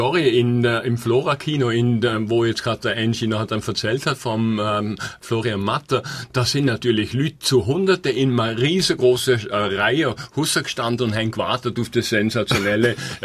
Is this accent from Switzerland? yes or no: yes; Switzerland; wir als Schweizer Karl-May-Freunde